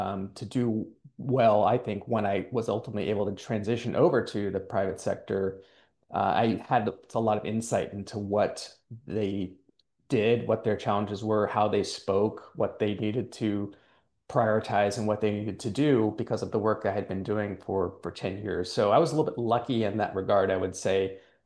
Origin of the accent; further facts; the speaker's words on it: District of Columbia, United States; I grew up in that space. So I'm from the Washington, D.C. area, and my father had been in the U.S. Air Force.